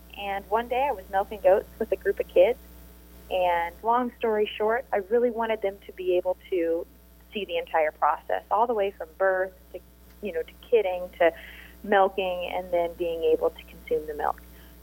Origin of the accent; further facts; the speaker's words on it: Nebraska, United States; I grew up in Nebraska and was able to finish my college internship at the Baptist Mission.